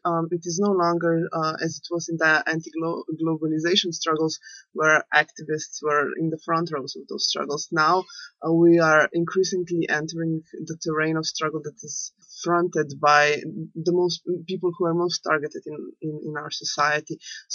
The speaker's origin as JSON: {"language": "English", "country": "Slovenia", "second_language": "English", "said": "I'm from Slovenia."}